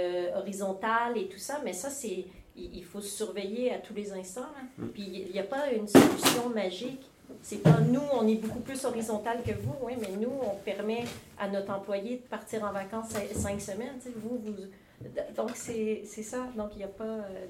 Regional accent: Montreal, Quebec, Canada; Comme moi, justement, je viens de Montréal.

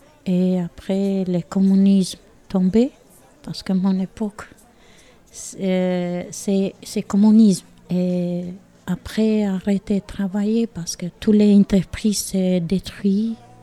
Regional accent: Albania; French is a second language; moved away as an adult; now in Lons-le-Saunier, France; Ce n'est pas facile pour moi parce que j'ai grandi en Albanie. Et ma famille et tout. Mais je suis trop contente que je sois ici, en France.

